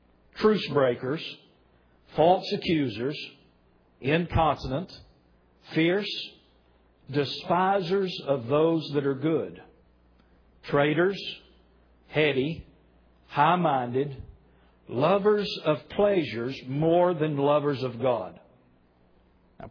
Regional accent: North Carolina, United States; now in Canada; we may be in Nova Scotia, but we're not from Nova Scotia, and we're in Nova Scotia via North Carolina, where we're originally from. We've been in Nova Scotia now for 12 years

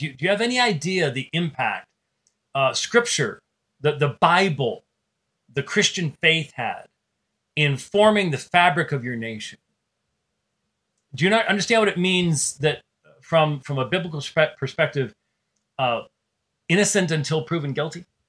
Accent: Minnesota, United States; I was born in Minnesota, for crying out loud. It's my home state.

